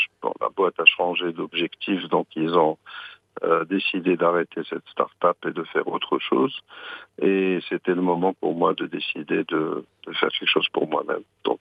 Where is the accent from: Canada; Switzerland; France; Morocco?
Morocco; J'ai décidé de quitter cette multinationale, de rentrer chez moi au Maroc, de lancer une franchise dans le monde de l'immobilier.